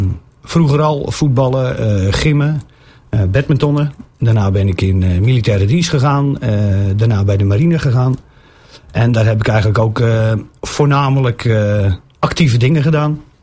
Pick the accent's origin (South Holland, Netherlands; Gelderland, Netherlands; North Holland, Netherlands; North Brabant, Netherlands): South Holland, Netherlands; Nieuwebrug; also born or lived in Driebruggen; now in Haastrecht, Netherlands; geboren in Nieuwebrug. 28 jaar in Nieuwebrug gewoond, naar Drie Bruggen verhuisd. En nu van Drie Bruggen naar Haastrecht.